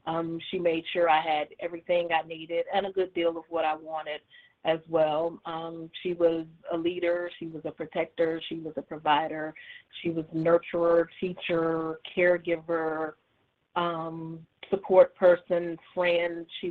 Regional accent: Rome, Georgia, United States; also born or lived in Hawaii / Atlanta; I was born in Hawaii, but I grew up in Georgia, partly in Rome, Georgia, partly in Atlanta, Georgia.

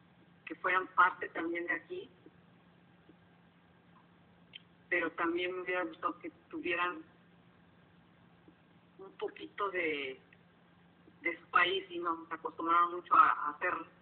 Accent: Mexico City, Mexico; born there; moved away; tengo 45 años y nací en la Ciudad de México.

